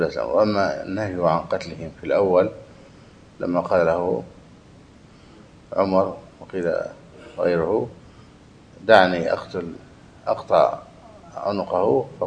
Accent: Egypt; وقع شيء من ذلك عندنا في مصر

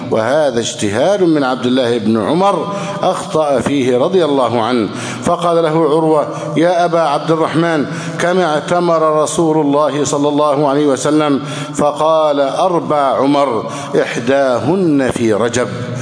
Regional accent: Egypt; اللهم اجعل بلدنا مصر سخاء رخاء

